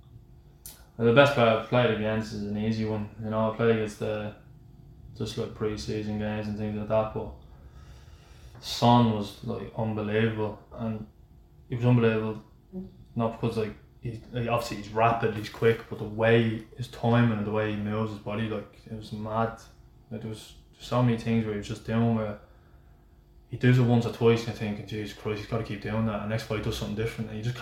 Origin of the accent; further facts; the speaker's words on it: Dublin, Leinster, Ireland; I'm from Cabra, I played for Bowers when I was younger